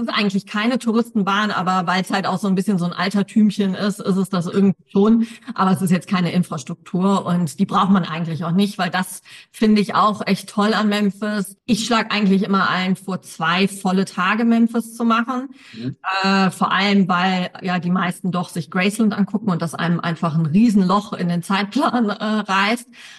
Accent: Cologne, North Rhine-Westphalia, Germany; weil ich bin Kölnerin

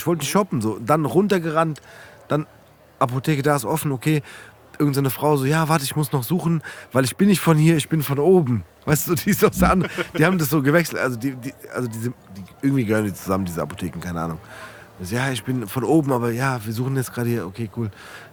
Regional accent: Frankfurt, Hesse, Germany; ich komme aus Rödelheim. Nein, ich komme aus Rödelheim.

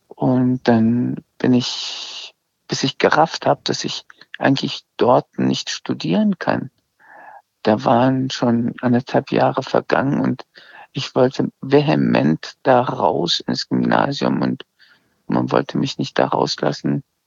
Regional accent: Iran; first language Azerbaijani; German is a second language; keine Sprache ist wirklich meine Muttersprache, also eine Sprache, wo ich beheimatet bin, weder Deutsch noch Persisch, was die Amtssprache im Iran ist. Meine Muttersprache ist Aserisch

